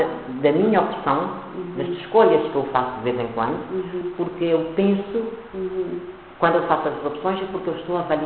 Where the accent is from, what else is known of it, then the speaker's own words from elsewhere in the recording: Cape Verde; e nós não somos daquelas terras, então nós somos cabo-verdianos